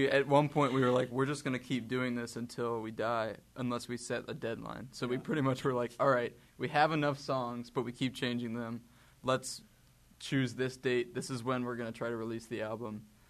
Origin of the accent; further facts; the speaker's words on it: Youngstown, Ohio, United States; He's like a pretty, like, in our hometown, Youngstown, we're all from Youngstown. And my dad is like a pretty prolific jazz saxophone player in Youngstown. So I grew up with that.